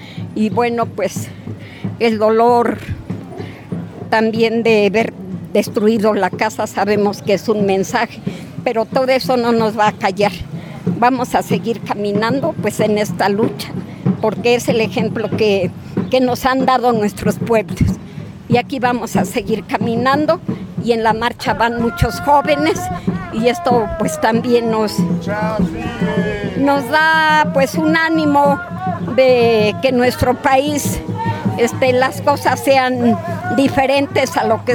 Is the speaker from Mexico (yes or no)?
yes; Mexico; un derecho que tenemos todos como mexicanos.